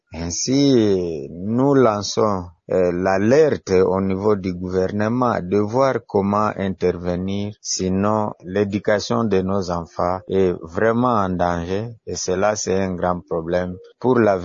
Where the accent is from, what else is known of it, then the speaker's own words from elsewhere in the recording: Bukavu, South Kivu, DR Congo; Ici chez nous à Bukavu, dans la province du Sud Kivu, rien ne va vraiment